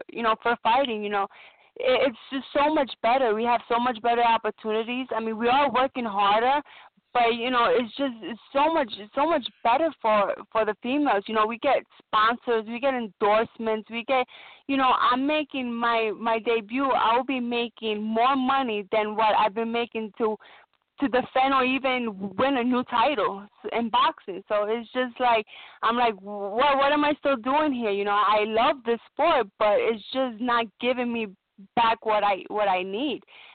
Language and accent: English; Brooklyn, New York, United States; You know, I have my my hometown people, Brooklyn Knights